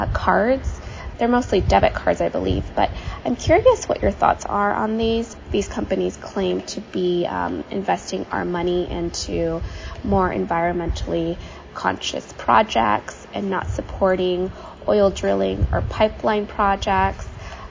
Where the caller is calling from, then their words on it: California, United States; Hi, Joel and Matt. … I'm calling from Northern California.